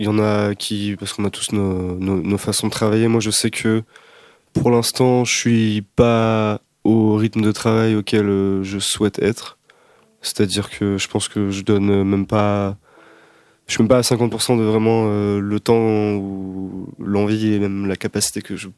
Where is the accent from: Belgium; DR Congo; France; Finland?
France; also born or lived in England; Non, je suis né en Angleterre.